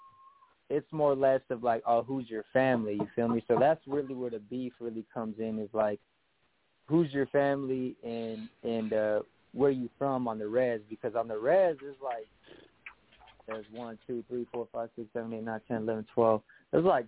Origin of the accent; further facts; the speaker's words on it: California, United States; born there; I was born in California, and where I came from, you know, it was just violent, you know, gang members, different cities